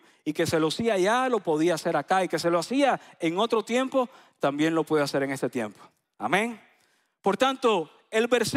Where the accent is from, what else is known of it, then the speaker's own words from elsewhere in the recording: Isla de la Juventud, Cuba; La isla se llama la Isla de la Juventud. Así como usted me ve de 40, yo realmente tengo 80 años porque somos de la Isla de la Juventud.